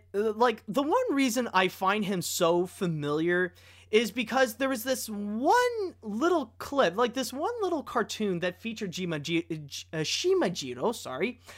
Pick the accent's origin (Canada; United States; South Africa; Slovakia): Canada; I can't call myself an American, I'm freaking Canadian, for God's sakes.